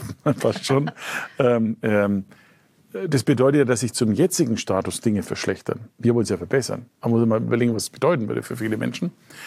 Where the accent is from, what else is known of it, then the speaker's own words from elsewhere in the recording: Bavaria, Germany; Als Franke